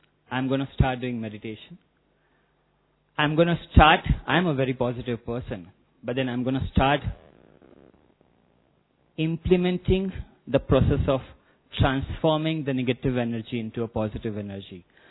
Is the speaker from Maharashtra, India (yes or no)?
no; Ahmedabad, Gujarat, India; from Ahmedabad.